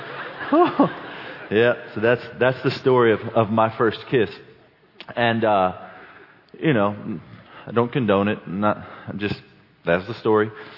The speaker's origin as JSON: {"language": "English", "town": "Cuero", "region": "Texas", "country": "United States", "said": "Except we didn't have a bottle, and I'm from Cuero, Texas."}